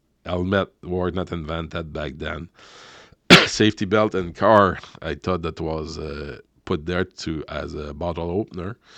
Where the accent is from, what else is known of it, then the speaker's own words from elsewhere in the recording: Carleton, Quebec, Canada; was born and raised in Gaspé in a town called Carleton back then. Now it's Carleton-sur-Mer. For people to locate that, it's in the eastern part of Quebec. But it's also, you know, I grew up in a place where everybody were poor.